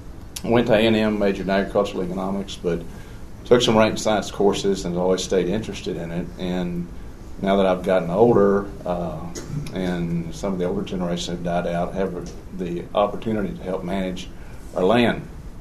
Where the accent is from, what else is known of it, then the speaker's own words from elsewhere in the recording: Texas, United States; I grew up in Bandera County, and if you know anything about Bandera County, it's just about covered up with subdivisions.